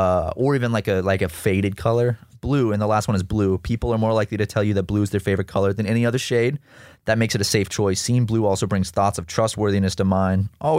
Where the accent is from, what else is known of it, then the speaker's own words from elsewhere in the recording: South Carolina, United States; growing up in South Carolina as a kid